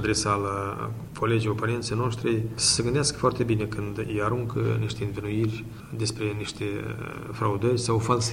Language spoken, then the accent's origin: Romanian; Moldova; Eu am spus că tu trebuie să cânti invers. Suntem noi moldoveni.